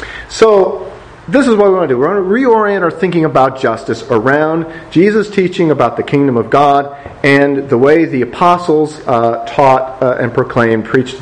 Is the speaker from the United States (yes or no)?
yes; United States; for myself as an American sort of socially in that context